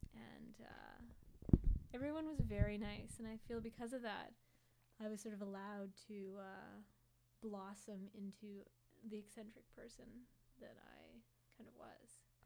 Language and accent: English; Toronto, Ontario, Canada; also born or lived in Aurora, Ontario; Well, I was born in Toronto.